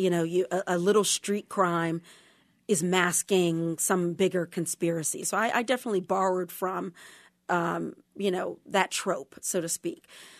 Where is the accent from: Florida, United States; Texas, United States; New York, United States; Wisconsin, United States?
Texas, United States; I grew up in Texas.